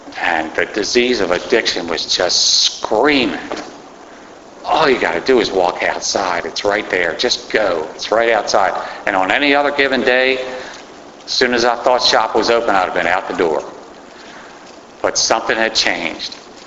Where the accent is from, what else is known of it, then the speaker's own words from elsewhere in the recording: Baltimore, Maryland, United States; I'm from Baltimore City, a nice little neighborhood called Westport, if anybody knows where that's at. That's where I was raised. That's where I spent most of my life